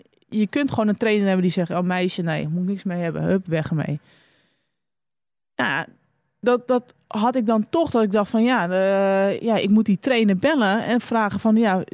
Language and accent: Dutch; North Holland, Netherlands; Maar ja, ik ben een Zaankanter ook.